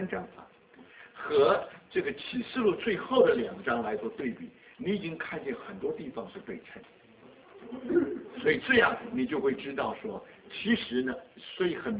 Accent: China; 比方说我们中国人有一句这个上海

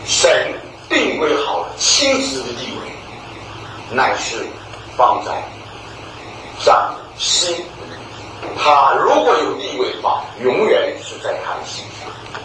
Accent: China; 我们中国人虽然不懂得希伯来文，

